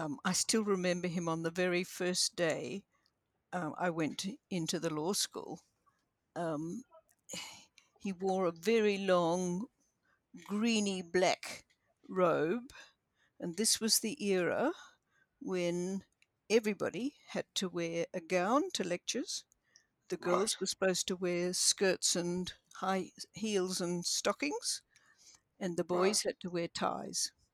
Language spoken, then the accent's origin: English; Bendigo, Victoria, Australia; born there; I was born in Bendigo, in Bishop's Court there, actually, because my mother had to move back home when my father went off to join the army.